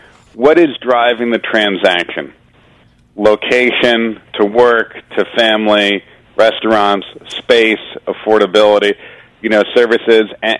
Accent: Long Island, New York, United States; now in Westchester, United States; I mean, I grew up in Long Island and now I live in Westchester.

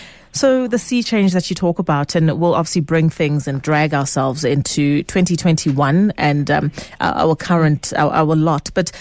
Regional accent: South Africa; whilst we are incredibly frustrated as South African citizens, as women living in South Africa

